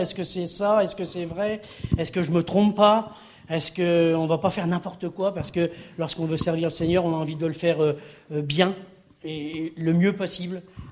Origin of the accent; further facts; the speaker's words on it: France; nous sommes français